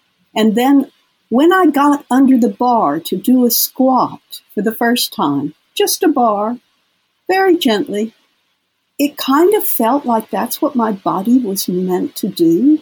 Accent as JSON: {"language": "English", "region": "Texas", "country": "United States", "said": "I'm from Texas. And in Texas, if you want to talk to somebody and you're outside, you just squat down and talk to them."}